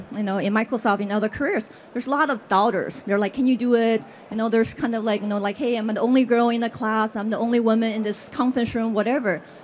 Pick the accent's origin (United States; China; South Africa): China; because those are not available when I grew up in China